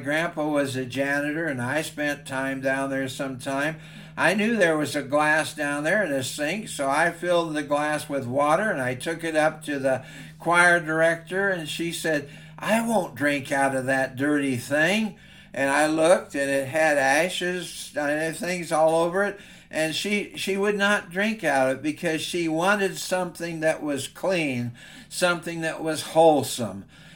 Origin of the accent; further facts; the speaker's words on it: Walla Walla, Washington, United States; I remember when I was growing up in Walla Walla First Church of the Nazarene that we had a junior choir director